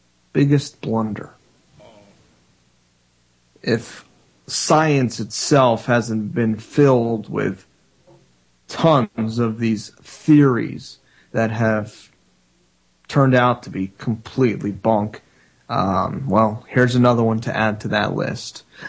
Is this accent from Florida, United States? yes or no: yes; Florida, United States; I want to talk a little bit about cannabis in my home state of Florida.